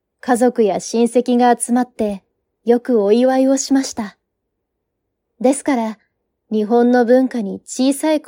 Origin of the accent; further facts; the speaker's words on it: Vancouver, British Columbia, Canada; Japanese is a second language; 私は日系4世のカナダ人です。バンクーバーで生まれてカナダ人として育った私には、外見と名前以外は日本人という自覚がほとんどありませんでした。